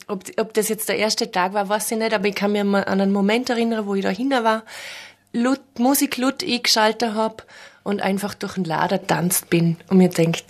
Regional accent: Bregenz, Vorarlberg, Austria; also born or lived in Vienna; now in Feldkirch, Austria; Ich bin gebürtige Bregenzerin. Zwischendurch war ich 10 Jahre in Wien und bin jetzt in Feldkirch gelandet

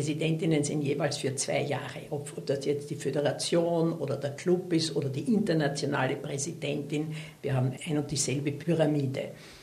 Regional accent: Vienna, Austria; ich komme aus Wien und meine Familie kommt eigentlich aus Altösterreich und ich bin in erster Generation, die in Wien geboren ist.

